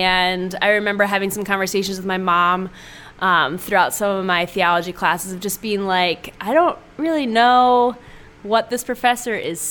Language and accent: English; Columbus, Ohio, United States; also born or lived in Nebraska; Raised here in Columbus. We moved here when I was in kindergarten from Nebraska, and then went to St. Matthew's grade school, Bishop Hartley High School, class of 2004.